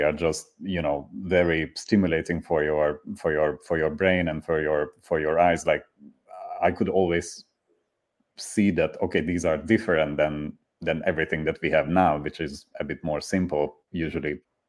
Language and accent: English; Budapest, Hungary; English is a second language; And I grew up in Budapest, which is a city in Hungary with a very captivating architecture.